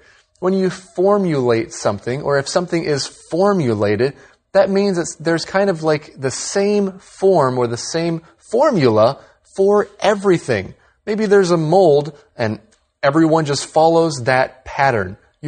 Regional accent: Taiwan; English is a second language; Sometimes people ask me a similar question, and I'll say, I'm from Taiwan.

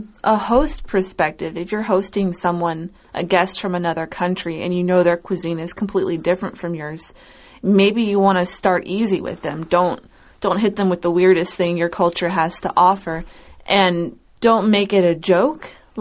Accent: the South, United States; we're used to having it really spicy because we're from the South.

